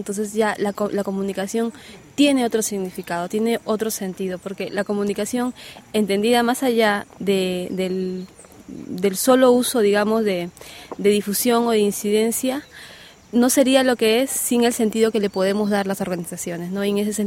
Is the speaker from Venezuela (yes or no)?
no; Peru; Yo soy comunicadora, soy de Perú